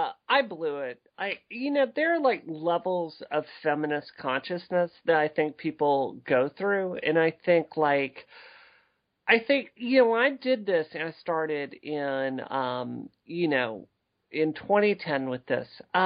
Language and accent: English; Mississippi, United States; growing up in Mississippi, I've seen the horrors of racism